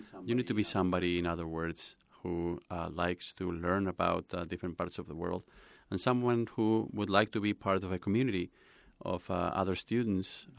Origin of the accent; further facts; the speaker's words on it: Spain; now in United States; I'm originally from Spain.